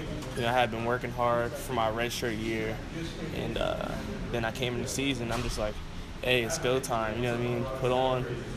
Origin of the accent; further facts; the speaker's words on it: Pittsburgh, Pennsylvania, United States; I'm from Pittsburgh.